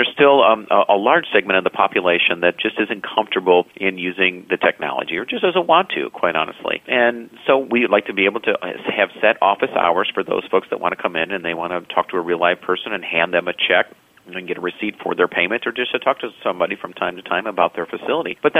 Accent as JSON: {"language": "English", "town": "Indianapolis", "region": "Indiana", "country": "United States", "tie": "born or raised there", "said": "We continued to look for properties in my hometown of Indianapolis"}